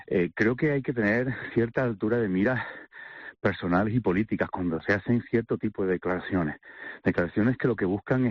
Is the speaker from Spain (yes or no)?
yes; La Palma, Canary Islands, Spain; estoy en lo alto de mi pueblo. Yo no sabes, soy de La Palma, estoy sí. En lo alto de mi pueblo